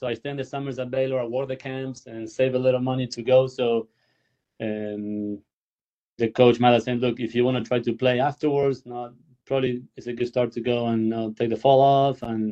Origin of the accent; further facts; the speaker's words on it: Argentina; English is a second language; play with all these junior guys, you know, from Argentina, like Coria and Albanian. Coria is from my hometown, so I will go back in December and I will train with him.